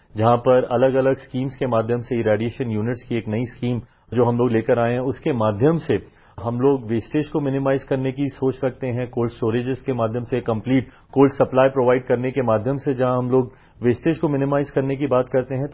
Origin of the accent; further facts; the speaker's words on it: Bihar, India; मैं बिहार से आता हूं, बिहार भी एक कृषि प्रधान प्रदेश है